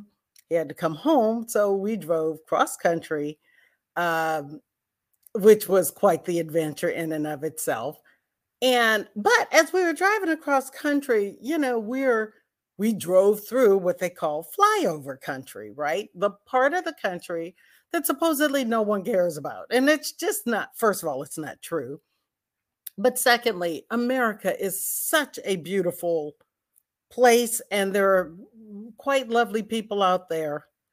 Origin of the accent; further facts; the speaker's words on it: California, United States; So I'm from California. clearly a big agricultural state, but also big in tech.